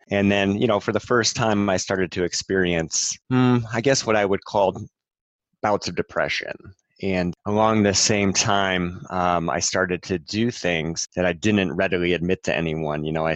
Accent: New Hampshire, United States; born or raised there

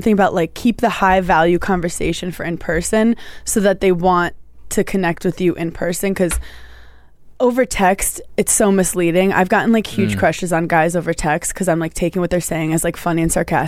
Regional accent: Brooklyn, New York, United States; We come from two different worlds. I'm from Brooklyn.

